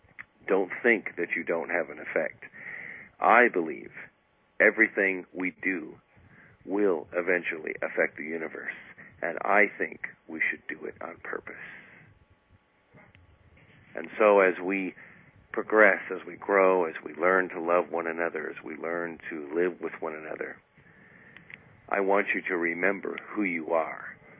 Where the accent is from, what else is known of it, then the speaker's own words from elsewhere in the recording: Scotland, United Kingdom; Scots, I'm a Scot myself